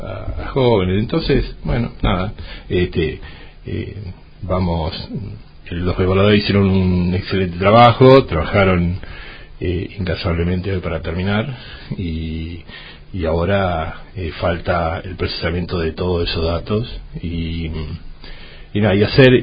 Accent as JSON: {"language": "Spanish", "town": "Rojas", "region": "Buenos Aires Province", "country": "Argentina", "said": "Pero yo soy de Rojas y bueno, estoy atado sentimentalmente y laboralmente acá."}